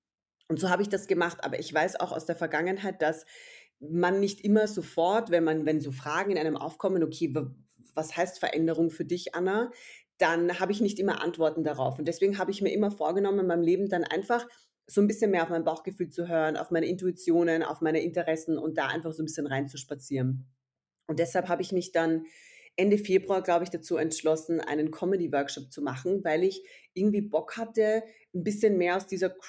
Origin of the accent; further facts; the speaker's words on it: Austria; Ich bin aus Österreich, bin jetzt 36.